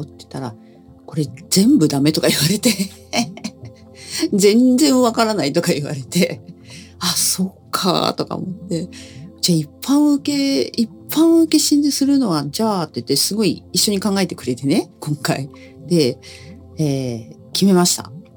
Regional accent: Koshigaya, Saitama, Japan; 越谷市、私の地元なんですけども、埼玉県のね越谷市で

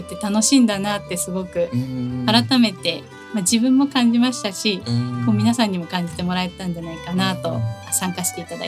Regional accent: Sapporo, Hokkaido, Japan; 実際に私地元が札幌なんですけども、

